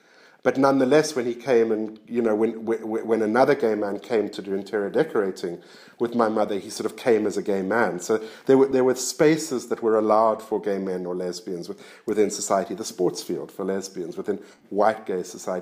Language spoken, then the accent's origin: English; Johannesburg, Gauteng, South Africa; a sort of gay subculture developed in downtown Johannesburg, which is my hometown.